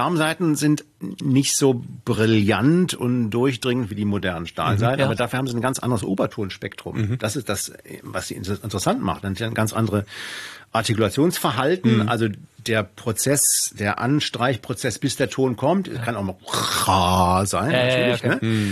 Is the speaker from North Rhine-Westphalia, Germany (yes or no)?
yes; Solingen, North Rhine-Westphalia, Germany; ich komme aus Solingen